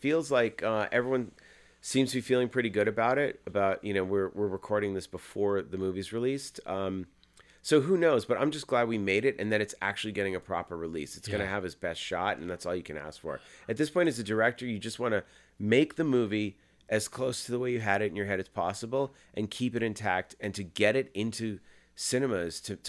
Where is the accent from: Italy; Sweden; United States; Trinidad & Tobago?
United States; Massachusetts; when Jeff Rendell, my co-writer, and I were 12, growing up in Massachusetts, watching all of the slasher films, waiting for them to make a Thanksgiving movie.